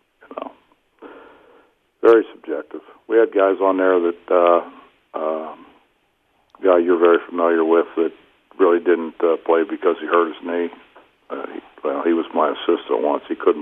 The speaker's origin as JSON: {"language": "English", "town": "Morgantown", "region": "West Virginia", "country": "United States", "tie": "born there", "said": "I was born in Morgantown. My mom and dad both born in Morgantown, raised in Morgantown"}